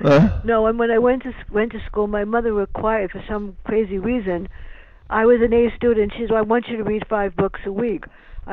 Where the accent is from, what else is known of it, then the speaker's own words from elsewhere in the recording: South Bronx, New York, United States; I wrote a book about the two of us growing up in the South Bronx.